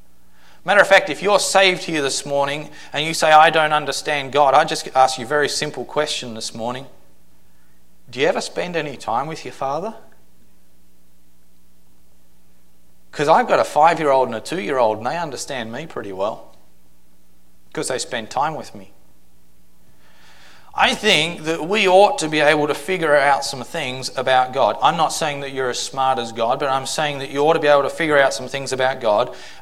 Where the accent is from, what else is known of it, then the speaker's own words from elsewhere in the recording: Australia; now in United States; My birthday, by coincidence, I'm an Australian who was destined. I was destined to become an American.